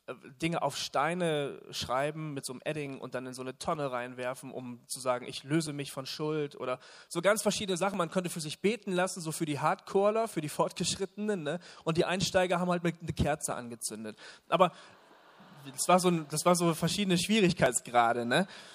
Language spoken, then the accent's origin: German; Bremen, Germany; Ich habe da auf dem Marktplatz in Bremen, das ist ja meine Heimatstadt, da komme ich gebürtig her, für mich war das was ganz Besonderes.